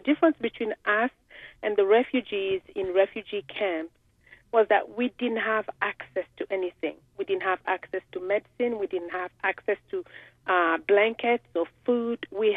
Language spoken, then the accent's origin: English; Republic of the Congo; Well, I'm from Congo.